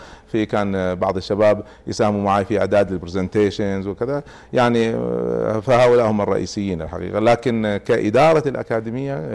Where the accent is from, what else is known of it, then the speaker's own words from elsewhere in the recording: Kuwait; احنا الحرارة عندنا شيء خيالي، شيء لا يطاق يعني